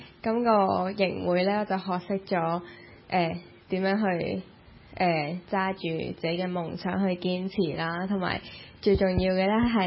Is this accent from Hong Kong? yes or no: no; Keelung, Taiwan; 大家好，我是基隆的